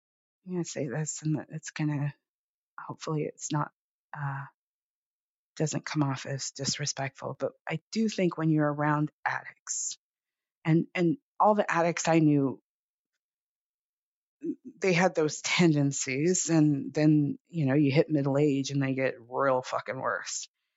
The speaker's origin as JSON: {"language": "English", "town": "Los Angeles", "region": "California", "country": "United States", "tie": "born or raised there", "said": "I mean, come on, I grew up in Los Angeles and this is what I know."}